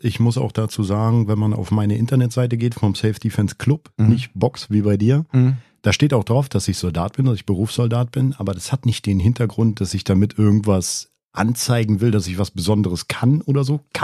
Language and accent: German; Berlin, Germany; wo ich aufgewachsen bin. Mhm. Ne, in Berlin-Wedding, doch schon in der Gegend, wo ich mich viel durchsetzen musste.